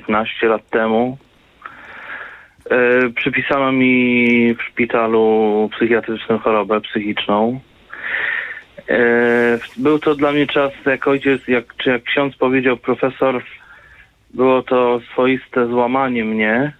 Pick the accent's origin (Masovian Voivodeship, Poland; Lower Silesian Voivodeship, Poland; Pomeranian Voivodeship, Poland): Masovian Voivodeship, Poland; Nie, jestem spod Warszawy